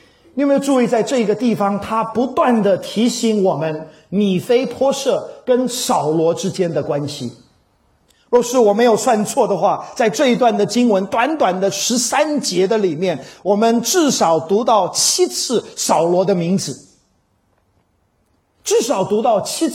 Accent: China; 我想跟我们中国人的历史非常非常的类似

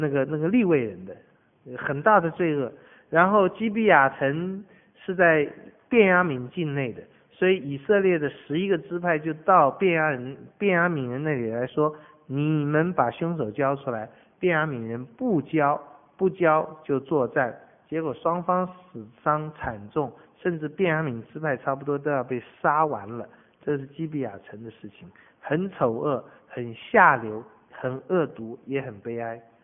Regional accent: Taipei, Taiwan; 我们小时候在台北看到哪一家有葡萄

